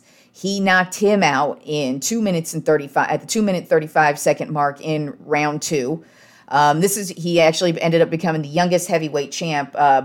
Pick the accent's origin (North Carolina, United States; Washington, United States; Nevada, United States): Nevada, United States; Reno; And if you're from Nevada, like I'm from Reno, Mills Lane was the dude in Nevada.